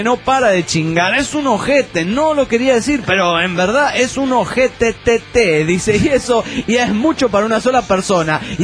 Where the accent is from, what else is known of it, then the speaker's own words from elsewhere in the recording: Reynosa, Tamaulipas, Mexico; Soy el norteño de Reynosa, Santa Maulipa, México.